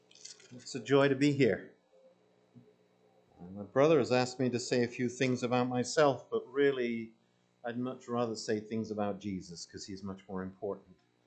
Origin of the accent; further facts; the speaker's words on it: Wales, United Kingdom; born there; Historically, I was born in Wales, so yes, really